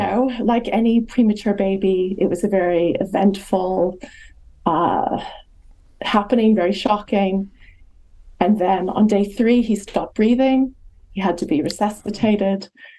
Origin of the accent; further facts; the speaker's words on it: California, United States; moved away as an adult; now in United Kingdom; So I'm from California originally. Many, many years ago, I was at UCLA as an undergraduate, and I spent a year at Sussex University, and I had an absolutely wonderful time.